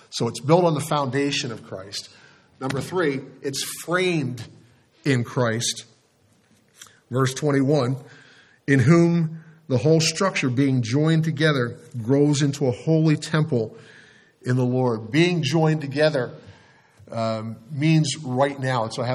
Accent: Wilmington, Delaware, United States; We had a cornerstone of my church that I grew up in Wilmington, Delaware, Community Fellowship Church.

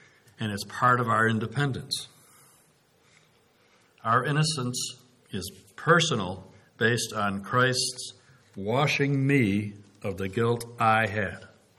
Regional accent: Northeast, United States; As an American, an independent Northeast U.S. Yankee, I understand guilt.

